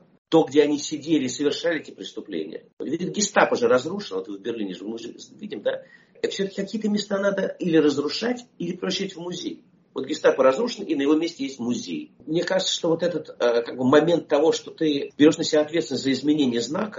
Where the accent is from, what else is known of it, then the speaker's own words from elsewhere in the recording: Russia; Я например, вырос в России, прожил там все-таки очень много лет своей жизни.